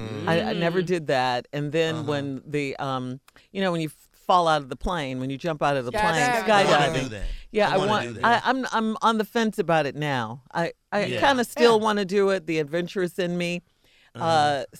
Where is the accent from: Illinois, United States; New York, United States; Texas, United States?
Illinois, United States; Chicago; No, I never did that, and I was born and raised in Chicago.